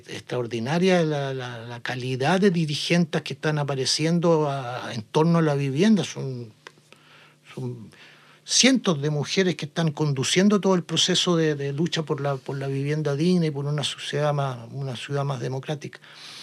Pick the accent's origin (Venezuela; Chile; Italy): Chile; O sea, yo creo que hay una reciprocidad en ese sentido que como chilenos tenemos que entenderla.